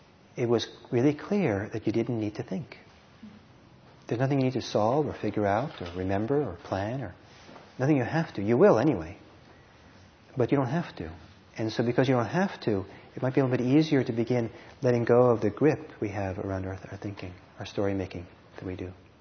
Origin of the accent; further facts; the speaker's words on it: California, United States; But because I'm from California, I know a little bit what that means.